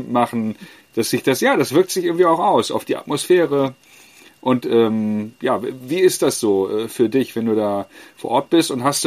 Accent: Hamburg, Germany; sage ich als Hamburger, ja, als Hamburger Jung, der Balljunge am Roten Baum war und Linienrichter und selber da im Verein gespielt hat, auch ein paar Jahre.

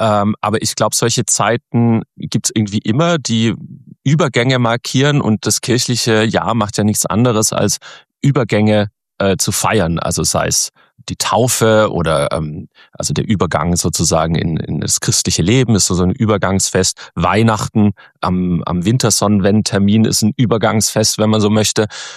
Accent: Oberndorf am Neckar, Baden-Württemberg, Germany; denn ich komme aus Oberndorf am Neckar. Das liegt im oberen Neckartal, bisschen nördlich von Rottweil. Und das ist eine Hochburg der schwäbisch-alemannischen Fasnet.

